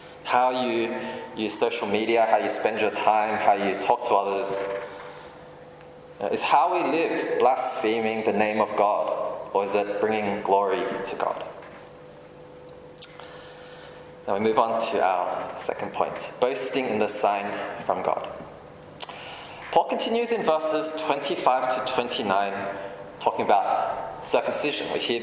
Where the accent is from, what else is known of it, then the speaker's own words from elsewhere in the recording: Australia; I'm from Australia. I was born there, I was raised there. And of course, my parents are from Hong Kong and I'm ethnically Chinese.